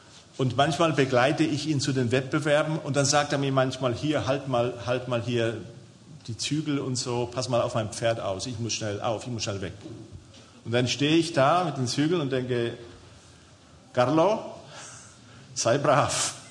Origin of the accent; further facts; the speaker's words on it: Spain; Ich bin in Spanien aufgewachsen.